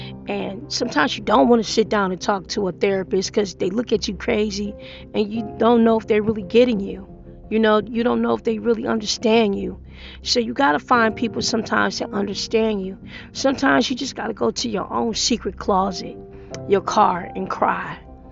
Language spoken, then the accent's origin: English; Detroit, Michigan, United States; You know, there's a lot of things that we saw as kids growing up in Detroit.